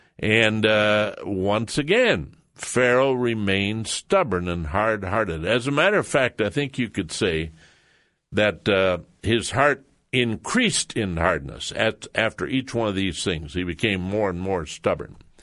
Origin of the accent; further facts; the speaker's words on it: Iowa, United States; I grew up in Iowa, and we lived in a small town